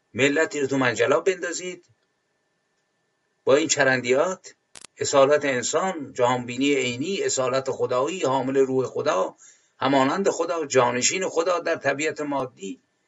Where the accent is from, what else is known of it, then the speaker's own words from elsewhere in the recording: Iran; سوال من اینه به عنوان یک ایرانی